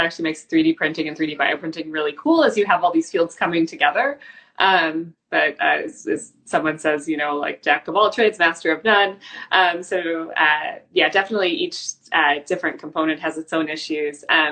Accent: Missouri, United States; now in Victoria, Canada; Yeah, I gotta say, I'm originally from Missouri. So I went east, then came back

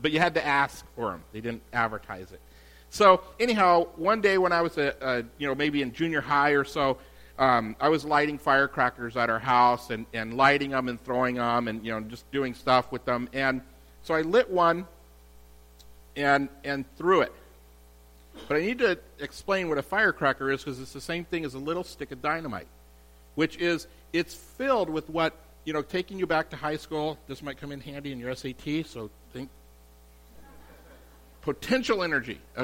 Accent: California, United States; when I was a little kid, we grew up in the Bay Area. My whole family still lives up there.

